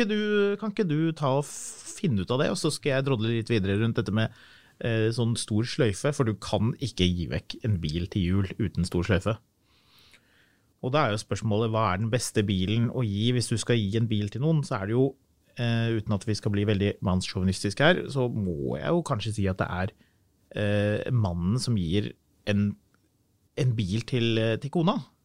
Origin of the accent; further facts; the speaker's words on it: Oslo, Norway; Jeg har vokst opp her I Oslo, ja.